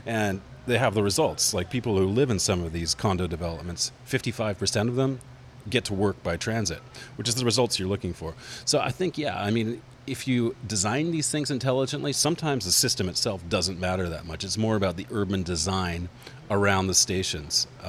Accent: Vancouver, British Columbia, Canada; also born or lived in Toronto; now in Montreal, Canada; Vancouver is interesting because it's a city I grew up in. I was born in Toronto. I've lived in Montreal for 15 years, but I spent half of my life in Vancouver.

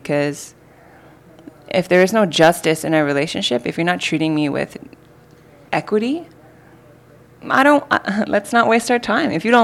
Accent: Canada; I grew up with growing up in Canada, being born in Canada, but and being, you know, having a Canadian citizenship, but not actually feeling Canadian

